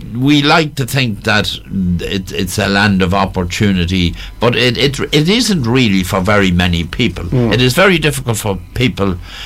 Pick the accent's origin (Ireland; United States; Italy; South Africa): Ireland; Dundalk, County Louth; back in the 70s and 60s when I was brought up in Dundalk